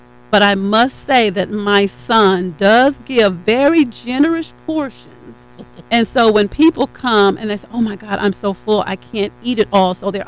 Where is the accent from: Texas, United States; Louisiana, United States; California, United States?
Louisiana, United States; if I open another restaurant, I want to pay homage to my roots, which is we're from Louisiana.